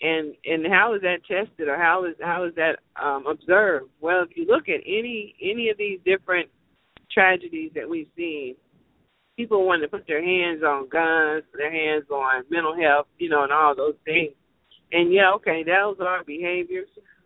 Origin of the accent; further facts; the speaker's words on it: North Carolina, United States; I am originally from LaMance County, and here I am in Mecklenburg County, which is a more progressive, an urban area, not a rural, and I don't want to go home.